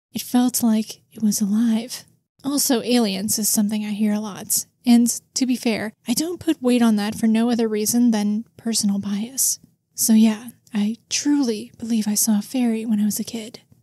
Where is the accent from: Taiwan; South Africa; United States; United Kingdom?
South Africa; I grew up in the South African veld. It's flatlands. You can see to the horizon in every direction. Grasslands and farmlands, mostly. Some bushes and the odd camelthorn tree as well.